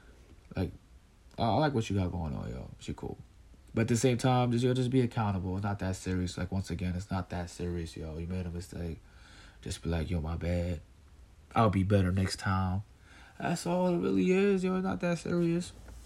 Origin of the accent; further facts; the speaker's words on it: New York, United States; You know, I'm from New York, man. We know what shorty got the cake mean.